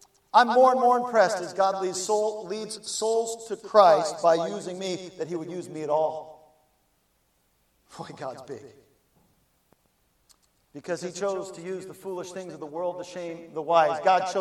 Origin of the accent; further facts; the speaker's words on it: Northwest, United States; I grew up in the Northwest. Seahawks are it for me.